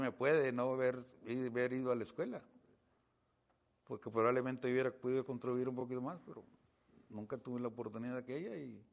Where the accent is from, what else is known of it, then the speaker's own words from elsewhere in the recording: Mexico; nosotros como latinos o como mexicanos